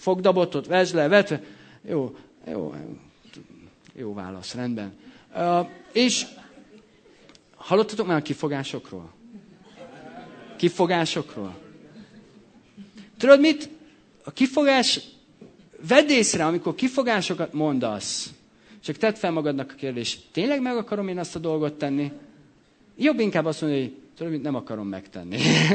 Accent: Debrecen, Hajdú-Bihar, Hungary; Én meg Debrecenből vagyok, és ott nem voltak hegyek

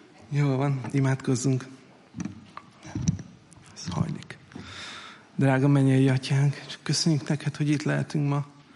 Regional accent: Hungary; én hálás vagyok azért, hogy magyarnak születtem, és nagyon jó itt, meg szeretem az országomat

